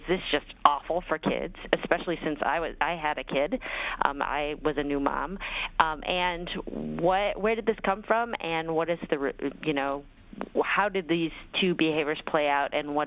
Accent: Taiwan; I'm from Taiwan, and when I visit my family in Taiwan

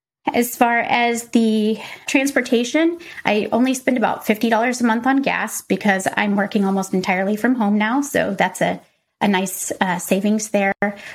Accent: Fort Worth, Texas, United States; also born or lived in Detroit; But that's where I moved from whenever I moved back to Texas, which is my hometown here in Fort Worth.

